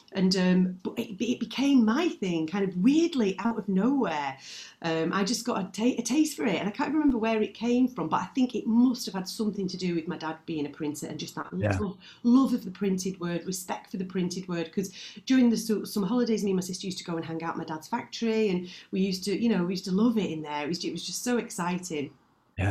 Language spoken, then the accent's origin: English; Prestwich, North West England, United Kingdom; I was born in Prestwich. I was born in St Mary's. I grew up in Prestwich. Yeah, very near to Heaton Park.